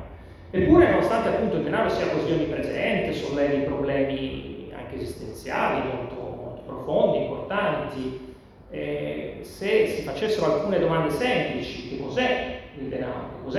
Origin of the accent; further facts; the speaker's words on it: Adria, Veneto, Italy; per me è sempre un piacere tornare a Rosolina, io sono di Agria, quindi per me Rosolina rappresenta un po' la mia infanzia